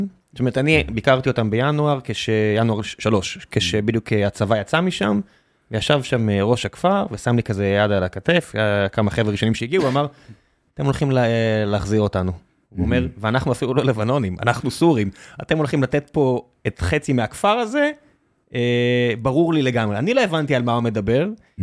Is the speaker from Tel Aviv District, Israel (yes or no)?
no; Beersheba, Southern District, Israel; אנשים שגדלתי איתם בבאר שבע